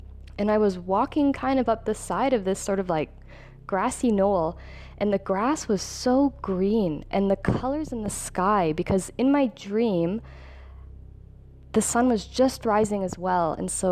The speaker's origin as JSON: {"language": "English", "town": "Edmonton", "region": "Alberta", "country": "Canada", "said": "I'm from Canada, Edmonton"}